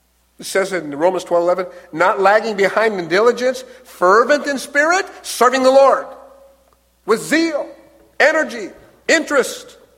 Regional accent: Washington, United States; I ended up in Southern California. I'm from Washington State, up north.

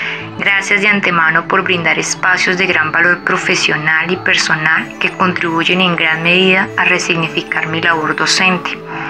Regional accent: Bucaramanga, Santander, Colombia; now in Bogotá, Colombia; tengo 24 años de edad. Soy oriunda de Bucaramanga

